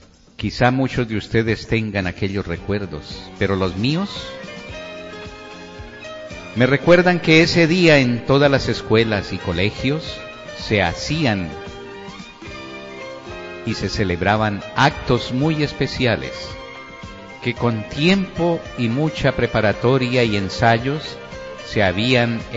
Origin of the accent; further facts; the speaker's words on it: Colombia; la fiesta de la madre en mi país, Colombia, la que yo viví, de aquella que tuve la oportunidad de disfrutar en mi infancia